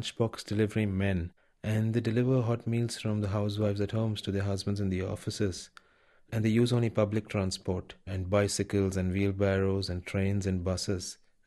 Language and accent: English; Mumbai, Maharashtra, India; born or raised there; moved away as an adult; now in United States